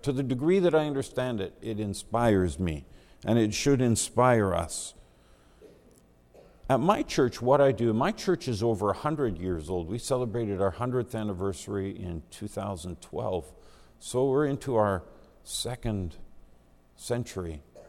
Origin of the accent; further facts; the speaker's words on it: British Columbia, Canada; Now, I grew up here in the Lower Mainland